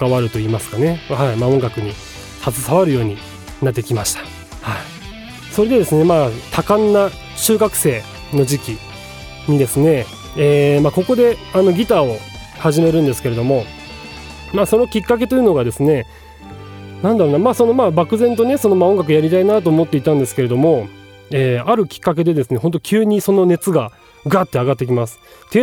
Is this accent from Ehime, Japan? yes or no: no; Niigata, Japan; 私はですねあの新潟出身の、シンガーソングライターの田舎者でございますから、このバカイネッカというのはですね、新潟弁、まあ、の方言なんですね